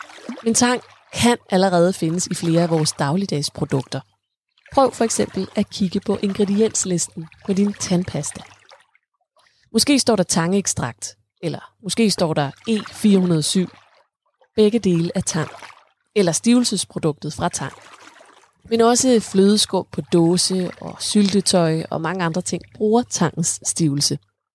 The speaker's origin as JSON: {"language": "Danish", "region": "Zealand", "country": "Denmark", "tie": "born or raised there", "said": "det snask, som jeg siden min barndom i Køge Bugt har balanceret hen over i vandkanten"}